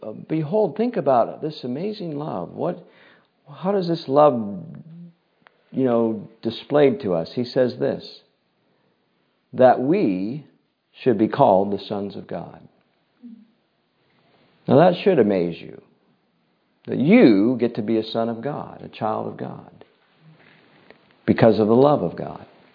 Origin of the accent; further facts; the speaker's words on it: United States; now in Canada; you're not a native of Canada. I grew up in the United States.